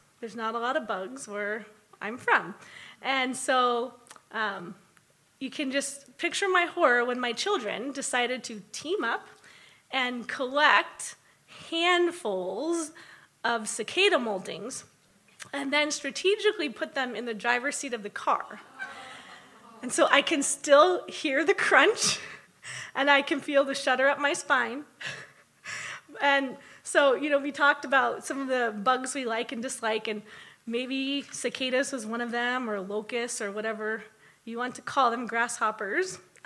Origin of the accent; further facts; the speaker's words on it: Los Angeles, California, United States; now in Illinois, United States; So most of you know I'm from Los Angeles, from California, and there's not a lot of green around.